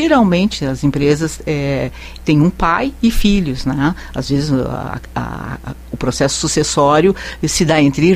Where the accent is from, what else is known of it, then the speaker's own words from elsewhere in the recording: Porto Alegre, Rio Grande do Sul, Brazil; now in Lagoa Vermelha, Brazil; Eu sou de Porto Alegre